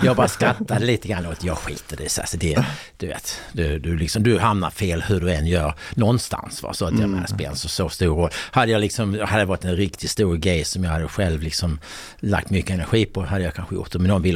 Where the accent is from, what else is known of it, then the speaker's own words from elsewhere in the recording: Helsingborg, Skåne, Sweden; born there; Men jag var född i Helsingborg.